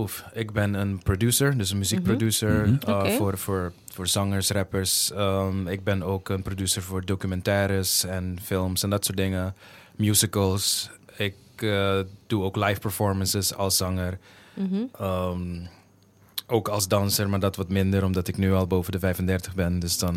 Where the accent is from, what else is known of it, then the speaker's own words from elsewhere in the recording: Curaçao; born there; ik was op Curaçao geboren.